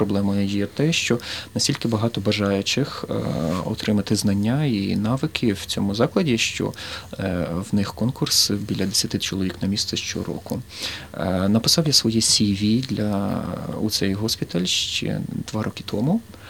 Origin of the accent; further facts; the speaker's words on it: Lviv, Lviv Oblast, Ukraine; born there; Я народився у місті Львові. Це є найбільше місто Західної України і культурна столиця. Народився я 33 роки тому.